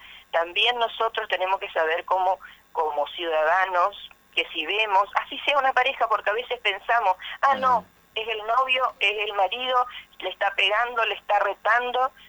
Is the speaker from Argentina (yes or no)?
yes; Santo Tomé, Argentina; nosotros que nos criamos acá en Santo Tomé